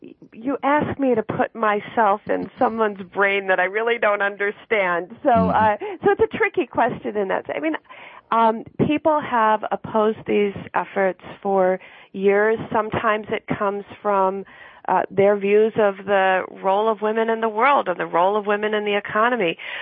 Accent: Wisconsin, United States; certainly in my home state of Wisconsin, have been stagnant.

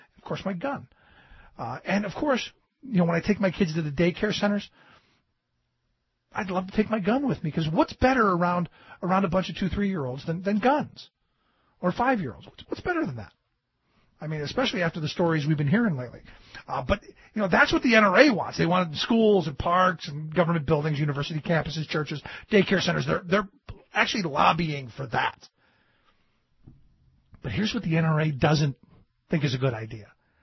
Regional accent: Ohio, United States; You got to love Ohio. My home state is getting, they're almost as bad as Texas.

